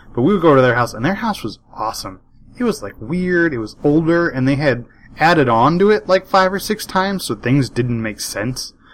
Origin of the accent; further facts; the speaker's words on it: California, United States; now in San Jose, United States; an idea that it feels really alien as somebody who grew up on the West Coast. Because especially me, I grew up in the Central Valley.